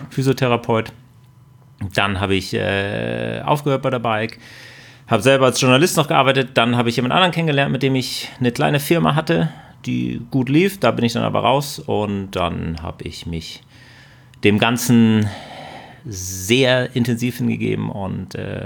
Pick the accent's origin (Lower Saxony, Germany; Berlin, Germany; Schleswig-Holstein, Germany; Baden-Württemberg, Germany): Schleswig-Holstein, Germany; Husum; ich komme nicht aus Bayern, sondern aus Husum. Und da blieb relativ wenig übrig, was man so an Sport machen kann.